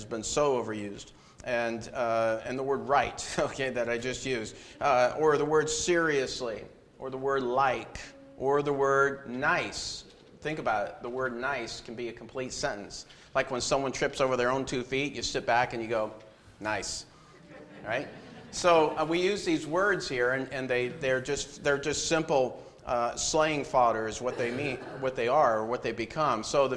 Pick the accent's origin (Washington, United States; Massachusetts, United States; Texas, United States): Washington, United States; Seattle; I am from Washington State, not the other Washington. Washington State, Seattle area